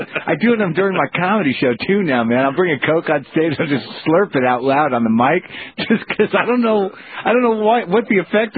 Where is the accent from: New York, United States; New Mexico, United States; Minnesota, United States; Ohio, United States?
New Mexico, United States; Now, I grew up in New Mexico, so I've seen the jackalope postcards